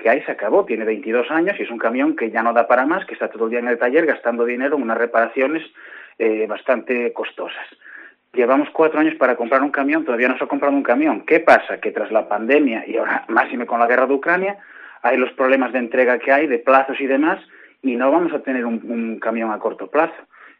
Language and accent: Spanish; Tapia, Asturias, Spain; Los que somos de Tapia de toda la vida